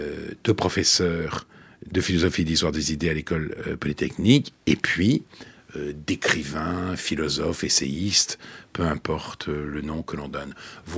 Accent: Paris, Île-de-France, France; born there; Je suis né à Paris le 30 juin 1949. Je ne suis pas né français, je dois le dire. J'ai bénéficié avec mes parents d'une naturalisation collective. J'avais un an.

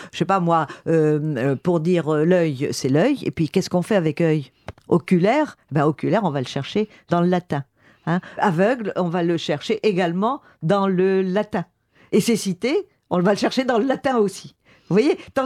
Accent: Tunisia; moi, je suis née en Tunisie. Et donc, j'ai entendu l'arabe toute mon enfance

